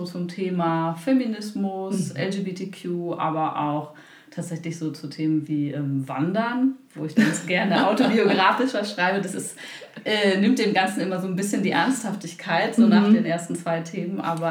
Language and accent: German; Dortmund, North Rhine-Westphalia, Germany; ich komme auch aus Dortmund und arbeite als Künstlerin und als Autorin.